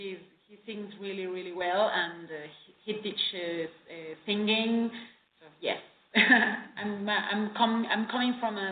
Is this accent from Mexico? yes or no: yes; Mexico; I think it was in the 2011 when I came back from Granada. I stayed there for years and a half. And I came back to Mexico and I went with my family to Mazamitla, to the mountains here.